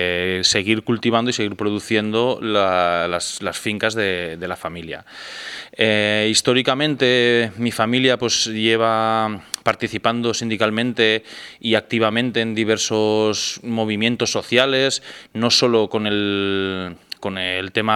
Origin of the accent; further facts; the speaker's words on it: Teruel, Aragon, Spain; vengo desde España, concretamente de Aragón, Teruel, la parte más despoblada de toda la península ibérica. Y vengo de familia campesina.